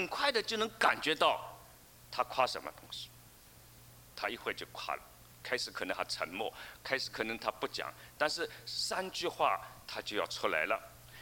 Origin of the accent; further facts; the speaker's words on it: China; 就像我们是中国人，有的人觉得中国人很了不起，我们中国人有5000年的文明